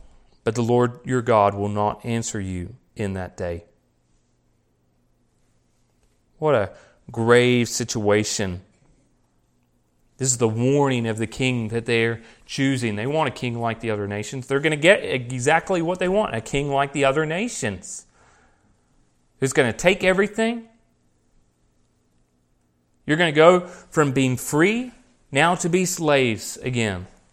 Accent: Australia; Now, I think maybe Americans might understand this a little bit better than me as an Australian. I still have a queen.

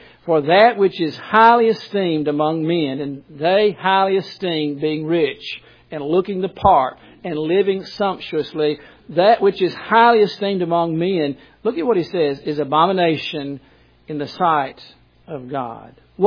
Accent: Tuscaloosa, Alabama, United States; Now, I'm from Tuscaloosa, and downtown, people would laugh about what we considered downtown was

